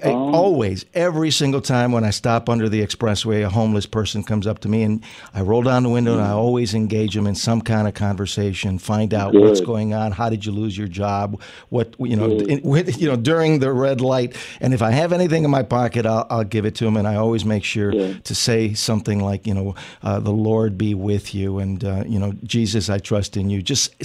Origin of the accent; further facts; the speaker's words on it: Illinois, United States; another pro-life issue that pertains to my home state, the state of Illinois.